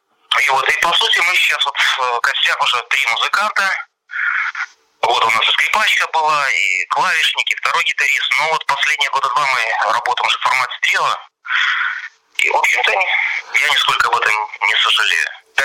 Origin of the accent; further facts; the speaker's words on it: Bykhov, Mogilev Region, Belarus; мы попали в мой родной городок под названием Быхов, если кто-то знает